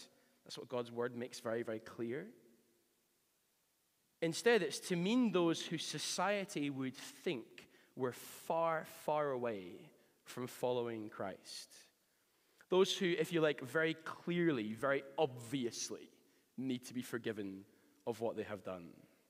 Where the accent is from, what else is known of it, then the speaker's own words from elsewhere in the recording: Glasgow, Scotland, United Kingdom; given that I grew up in Glasgow, of all places.